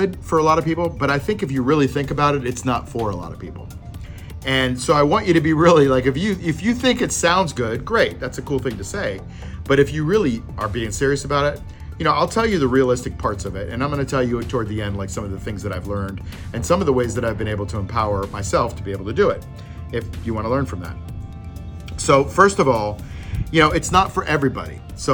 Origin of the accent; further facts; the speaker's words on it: United States; But on a cultural perspective, as an American, I was kind of blown away